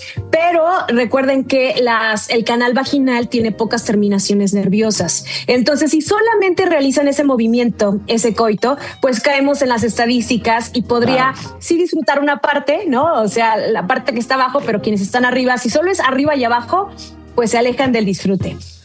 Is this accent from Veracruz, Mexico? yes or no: yes; Poza Rica, Veracruz, Mexico; now in Puebla, Mexico; yo soy de Poza Rica, Veracruz, y allá es, sí, o sea...